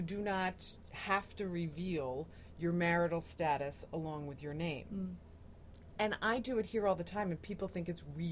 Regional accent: New York, United States; I grew up in and around New York.

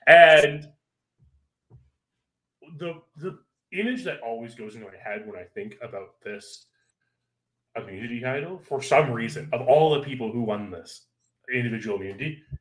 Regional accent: Canada; I mean, I'd be pretty remiss as the Canadian on the podcast to not mention Kane beckoning on his heritage here.

